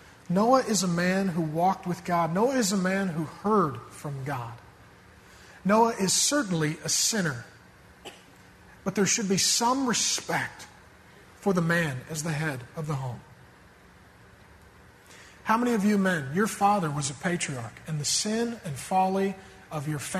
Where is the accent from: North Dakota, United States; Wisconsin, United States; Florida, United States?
North Dakota, United States; Grand Forks; born there; I was born in Grand Forks, North Dakota.